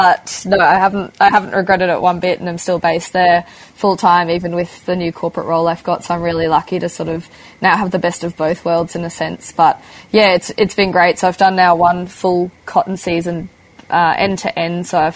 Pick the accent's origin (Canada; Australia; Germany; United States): Australia; So my parents are German born and bred. I'm Australian born and bred.